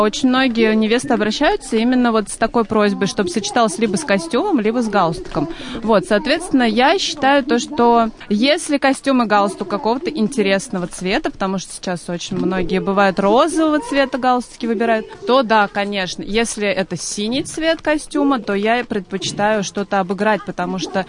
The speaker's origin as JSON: {"language": "Russian", "town": "Belozersk", "region": "Vologda Oblast", "country": "Russia", "said": "Я флорист … Я из Белозерска, но работаю также и по Раменскому району, и по Воскресенскому району."}